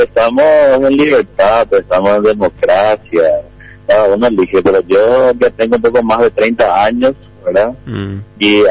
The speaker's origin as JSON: {"language": "Spanish", "region": "Alto Paraná", "country": "Paraguay", "tie": "born there", "said": "que los hijos de los colorados que ya nacimos aquí en Alto Paraná"}